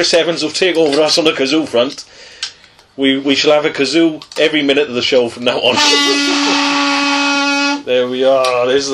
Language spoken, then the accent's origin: English; England, United Kingdom; also born or lived in Wales; And I may sound Welsh, but I am indeed English born and bred.